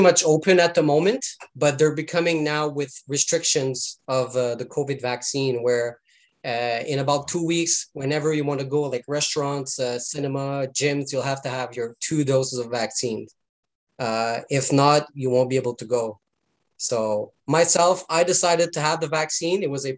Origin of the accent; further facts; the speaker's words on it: Hawkesbury, Ontario, Canada; Like Brian said, I'm from Canada. I am 24 years old. I'm from a small community in Hawkesbury, Ontario, which were about 12,000 population, not more than that.